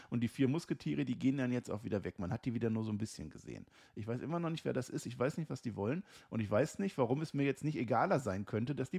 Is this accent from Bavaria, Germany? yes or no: no; Münster, North Rhine-Westphalia, Germany; now in Dortmund, Germany; ich komme aus Münster. Das ist Westfalen. Ich wohne jetzt in Dortmund. Das ist Westfalen.